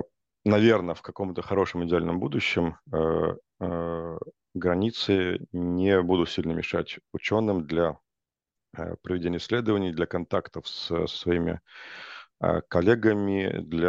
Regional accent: Russia; born there; потому что я сам родился в России

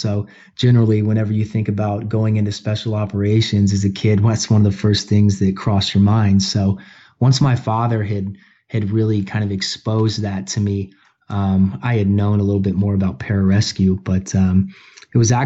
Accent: Valparaiso, Florida, United States; born there; My father was stationed at Eglin Air Force Base. He was a PJ there, and I was born in Valparaiso Hospital.

